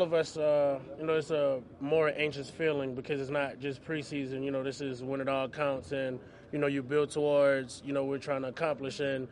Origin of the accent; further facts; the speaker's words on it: Louisiana, United States; also born or lived in Alabama; growing up in Louisiana and playing at Alabama, I'm kind of used to it.